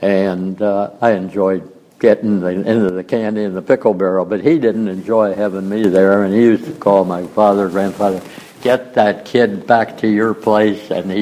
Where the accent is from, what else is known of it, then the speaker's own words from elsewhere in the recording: Cincinnati, Ohio, United States; now in Atlanta, United States; I'm a native of Cincinnati, Ohio, born and raised in Cincinnati. I've lived in Atlanta now since 1962 when I came to Georgia Tech.